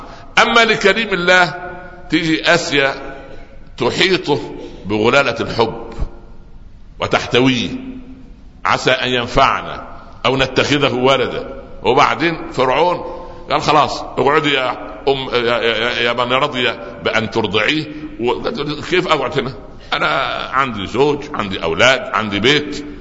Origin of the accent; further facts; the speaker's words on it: Upper Egypt, Egypt; يعني يقول عندنا في الصعيد مثلا